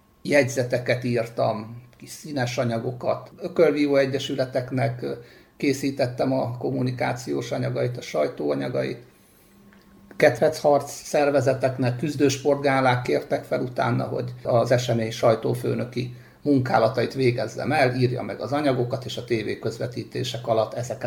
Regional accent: Debrecen, Hajdú-Bihar, Hungary; Mindez Debrecenben, és 1977. januárjában találtunk egymással judóval

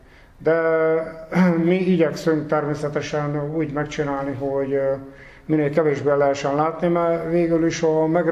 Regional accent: Zsáka, Hajdú-Bihar, Hungary; born there; Én Hajdú-Bihar megyébe, Zsáka községbe születtem, egy kis faluba

